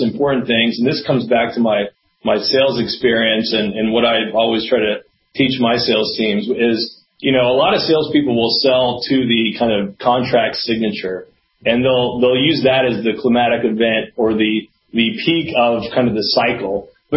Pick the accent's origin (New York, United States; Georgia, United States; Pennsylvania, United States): Georgia, United States; Atlanta; I'm from Atlanta, and Key Factor was actually originated out of Cleveland, Ohio